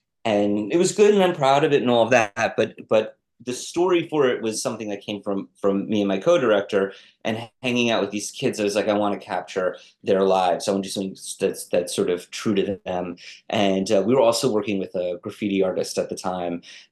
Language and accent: English; New York City, New York, United States; My parents were my dad was in the music business. I grew up in Greenwich Village.